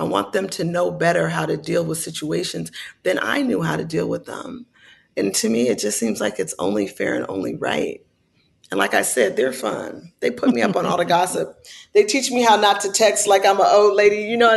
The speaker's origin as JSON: {"language": "English", "town": "Oakland", "region": "California", "country": "United States", "tie": "born or raised there", "said": "There's a piece about … from my hometown."}